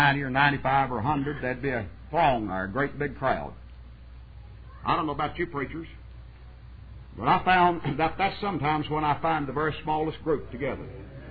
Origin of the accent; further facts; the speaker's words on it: Texas, United States; In my home state of Texas, to go out in the coldest part of December and January